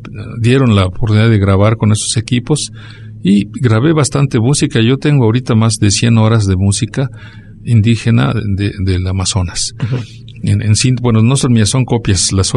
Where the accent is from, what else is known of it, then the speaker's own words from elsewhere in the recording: Tlaxcala, Mexico; also born or lived in Mexico City; trabajo de campo en Tlaxcala, que es mi tierra. Aunque yo nací en la Ciudad de México, yo me crié en el estado de Tlaxcala, en un pueblo cercano a la montaña La Malinche.